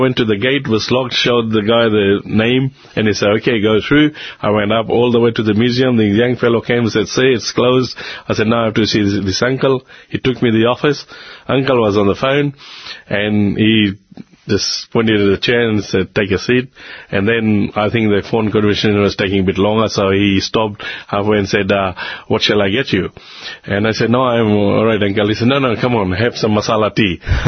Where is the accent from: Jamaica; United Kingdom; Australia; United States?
Australia; uncle, listen, I'm from Australia.